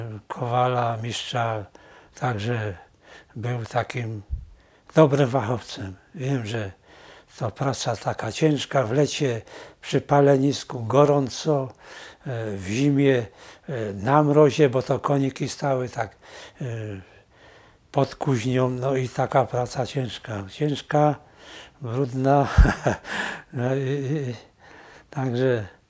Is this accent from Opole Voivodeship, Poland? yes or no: no; Kraków, Lesser Poland, Poland; bo jestem z Bronowic, ożeniłem się w Mydnikach